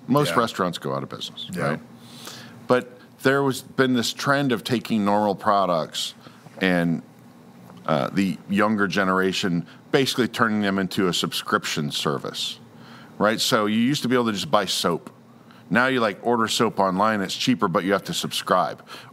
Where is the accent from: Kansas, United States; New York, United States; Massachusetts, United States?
Kansas, United States; I'm from Kansas where White Castle was founded, but they don't actually have White Castle there anymore.